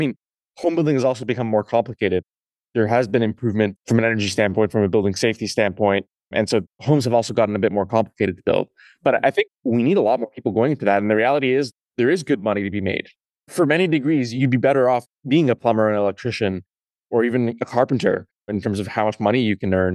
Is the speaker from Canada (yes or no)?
yes; Canada; I grew up in Canada